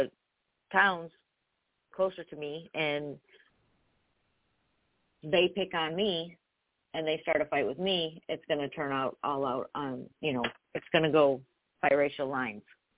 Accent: Michigan, United States; And I'm from Michigan. We'll say hi, but we don't want to stop and talk. We'll hold the door for you, but that's about it.

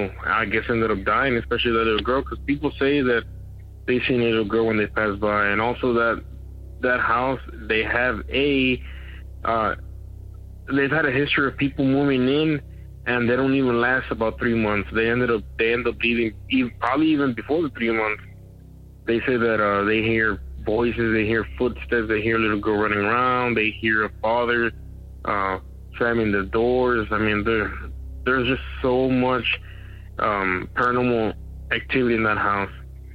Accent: Eagle Pass, Texas, United States; I'm from the Eagle Pass area, Eagle Pass, Texas.

